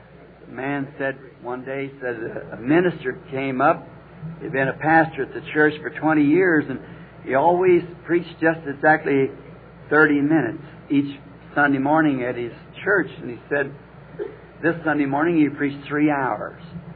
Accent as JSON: {"language": "English", "country": "Ireland", "said": "Of course, being Irish, my people are Catholic."}